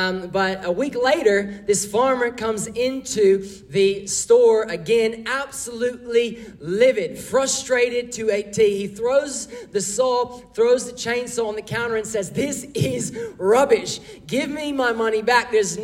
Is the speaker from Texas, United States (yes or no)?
yes; Texas, United States; I mean, you are familiar with Josh and Kelly, fellow Americans, but I'm from Texas as well.